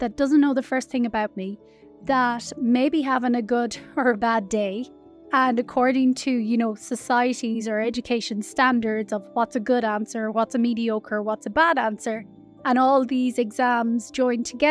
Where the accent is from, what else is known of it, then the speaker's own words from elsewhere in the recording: Connacht, Ireland; I grew up in Ireland, the west of Ireland, a small town, and Ireland was very Catholic back then.